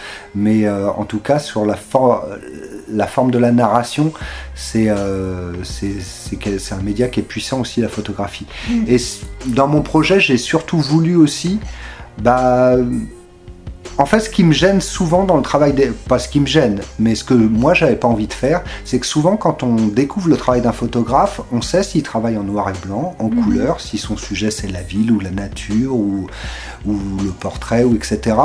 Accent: France; on sait, nous aussi, en tant que Français, que le nuage de Tchernobyl, il a consciencieusement contourné la France.

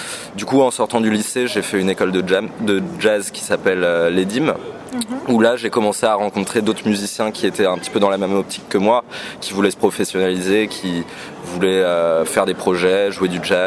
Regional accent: Joinville-le-Pont, Île-de-France, France; Charenton ça touche Joinville où j'ai passé mon enfance et mon adolescence. Et je suis né à Charenton en fait, j'ai passé les 5 premières années de ma vie à Charenton.

